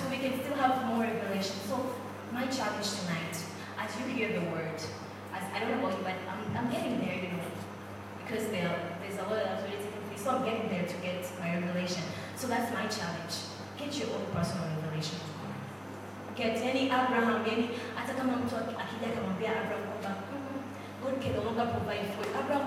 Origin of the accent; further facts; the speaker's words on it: Dar es Salaam, Tanzania; And I come from Dar es Salaam.